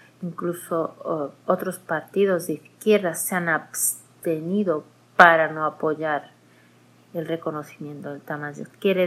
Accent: Melilla, Spain; Yo soy de Melilla, donde la mitad de la población o más de la mitad de la población somos musulmanes

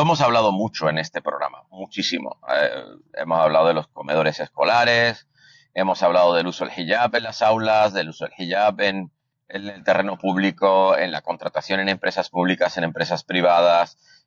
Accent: Spain; Me refiero y me identifico obviamente como español y hablo de mi país

